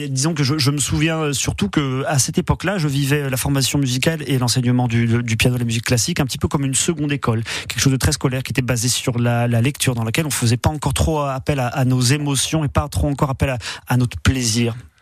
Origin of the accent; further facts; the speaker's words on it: Saint-Maur-des-Fossés, Île-de-France, France; now in Avignon, France; C'était en région parisienne. Personne n'est parfait. J'ai grandi à Saint-Maur-des-Fossés, dans le Val-de-Marne 94, et je suis arrivé à Avignon en 2007, après un tour d'Amérique latine.